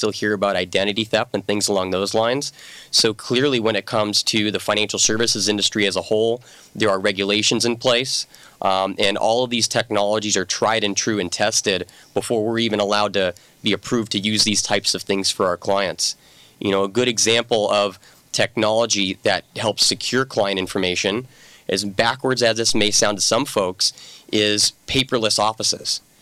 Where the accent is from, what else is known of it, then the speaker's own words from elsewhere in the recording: Los Angeles, California, United States; So I'm an Angeleno, born and raised in Los Angeles, more specifically Northridge. So I was an earthquake kid.